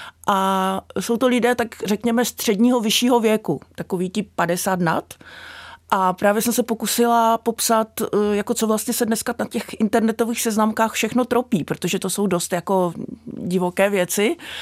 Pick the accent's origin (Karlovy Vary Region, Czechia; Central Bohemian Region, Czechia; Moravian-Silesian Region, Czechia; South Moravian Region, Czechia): Moravian-Silesian Region, Czechia; Ostrava; now in Beskydy, Czech Republic; já vlastně pocházím z Ostravy, takže jsem tak napůl Ostrava, napůl ty Beskydy.